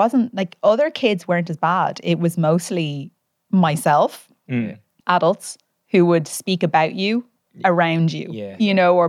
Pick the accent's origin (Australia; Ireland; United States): Ireland; Dublin, Leinster; I'm originally from Rathgar, in South Dublin